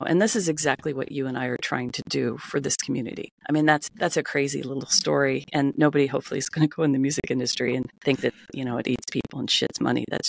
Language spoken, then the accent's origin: English; Las Vegas, Nevada, United States; moved away as an adult; also born or lived in Los Angeles; And then I moved to Los Angeles, which was my dream, to get out of my hometown of Las Vegas.